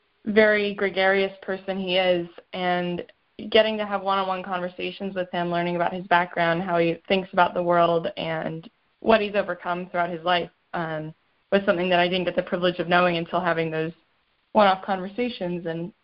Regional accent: Washington, United States; I'm from Washington State, moved to Dallas to be a core member of Teach for America

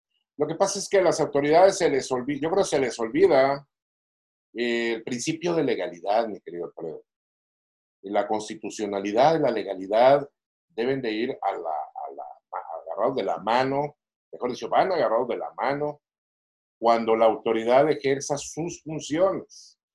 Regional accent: Mexico; como lo somos todos los mexicanos.

